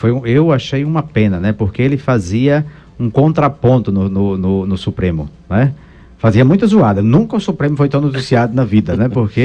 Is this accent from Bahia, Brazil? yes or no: yes; Bahia, Brazil; now in Dourados, Brazil; Eu que sou do interior da Bahia, eu sei o que é isso, né? Aqui em Dourados nós vivemos no paraíso ainda.